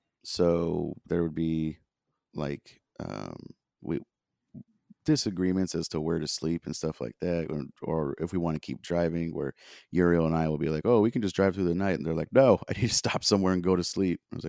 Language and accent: English; California, United States; I grew up in the Bay Area with you, duh.